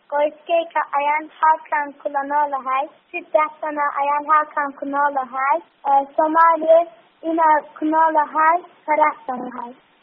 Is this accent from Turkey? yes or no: yes; Turkey; Somali is a second language; now in Mogadishu, Somalia; waxaan ka imid turkiya. mogadishu ayaan ku noolahay soomaali waan jeclahay.